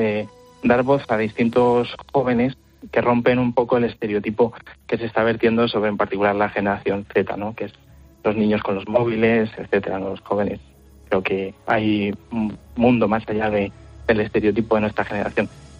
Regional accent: Madrid, Community of Madrid, Spain; como madrileño había pasado muchas veces, claro, por delante

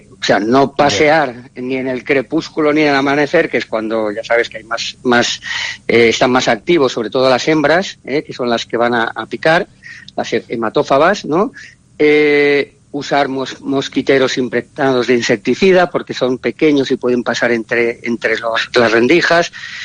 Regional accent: Barcelona, Catalonia, Spain; porque yo soy de Barcelona y allí es una zona endémica.

